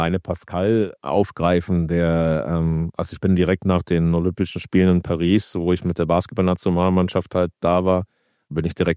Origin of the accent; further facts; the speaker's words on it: Berlin, Germany; Ich bin in Spandau damals aufgewachsen. Bis ich dann 16 war, habe ich da Basketball gespielt